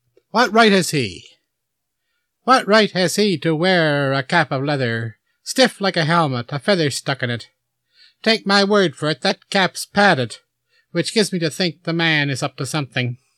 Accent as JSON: {"language": "English", "country": "Canada", "said": "that I'm a Canadian. And this is something a Canadian should not do."}